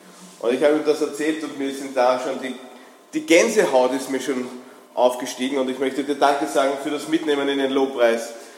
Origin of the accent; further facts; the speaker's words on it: Vienna, Austria; Ich war am Weg von Wien, ich komme ursprünglich aus Wien. Ich bin aus dem 22. Bezirk hergefahren, wo ich ursprünglich zu Hause bin.